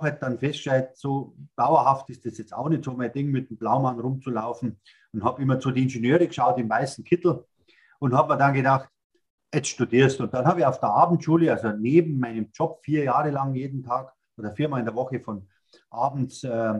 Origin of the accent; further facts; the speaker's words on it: Bavaria, Germany; accent: Bavarian; dass ich so bayerisch spreche.